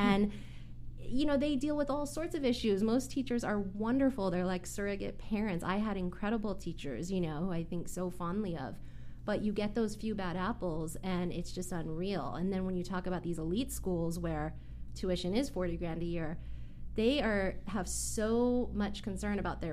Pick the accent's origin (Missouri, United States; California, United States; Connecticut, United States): California, United States; Irvine; I grew up in Irvine, which is a very safe community known for its great schools.